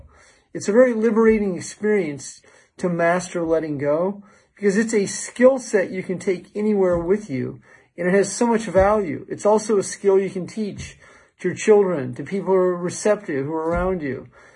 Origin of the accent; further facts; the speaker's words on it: Iowa, United States; So I grew up in Iowa, in Southeast Iowa, very close to Maharishi International University, MIU.